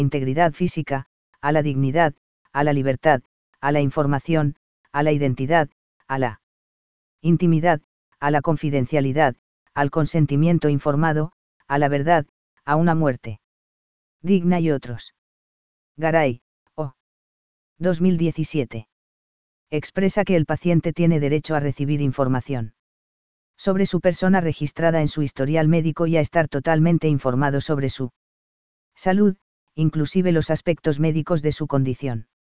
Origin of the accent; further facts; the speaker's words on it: Colombia; Como colombianos y regidos por nuestra constitución política